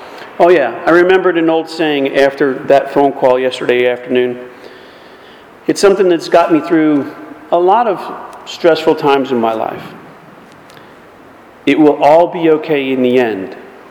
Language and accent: English; the North, United States; Now, Southerners may not understand this, but I'm from the North. I absolutely love snow.